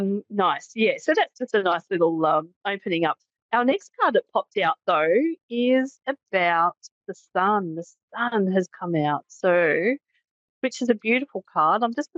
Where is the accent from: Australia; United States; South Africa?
Australia; I'm from Australia.